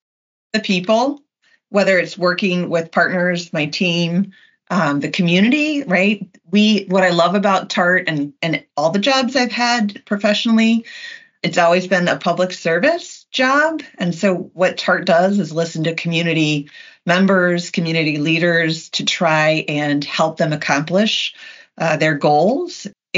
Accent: Indiana, United States; also born or lived in Florida / North Carolina; now in Michigan, United States; I came from Indiana, went to Florida, went to North Carolina, and wound up in Michigan.

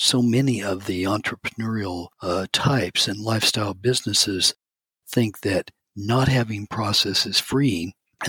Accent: Kansas, United States; but I'm from Kansas, which is the center part of the U.S.

